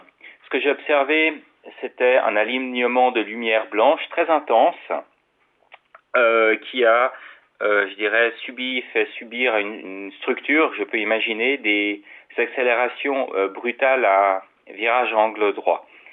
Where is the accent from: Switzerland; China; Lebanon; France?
Switzerland; Je suis suisse et j'habite à Genève